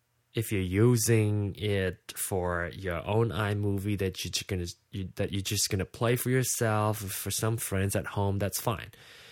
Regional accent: Malaysia; I'm from Malaysia. I was born and raised in Malaysia, and grew up in an ethnically Chinese family. My grandparents are Chinese immigrants, moved to Malaysia

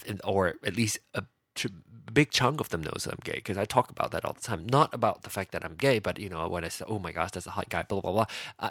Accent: Malaysia; now in United States; I live in the U.S. I'm still a Malaysian citizen. I'm thinking about becoming an American citizen

